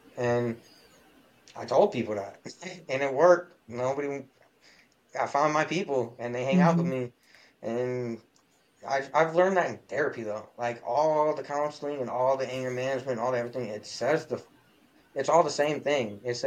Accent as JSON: {"language": "English", "town": "Lansing", "region": "Michigan", "country": "United States", "said": "I live in I'm from Lansing, Michigan. It's the capital of Michigan, but I think we're a small city. I thought Lansing was huge until I left this mug."}